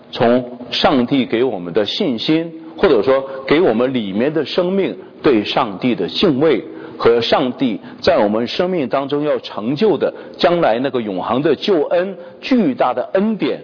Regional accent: China; 不像我们中国人过去讲的很可怕的这个奴隶主残害奴隶啊

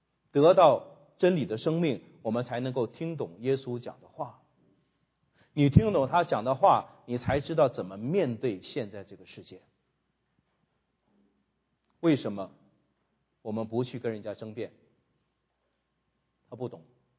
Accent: China; 那这个要点我们中国人有一点背景的哈，大家读过道德经哈，不一定读过哈，我读过一些哈，老子有认识的。

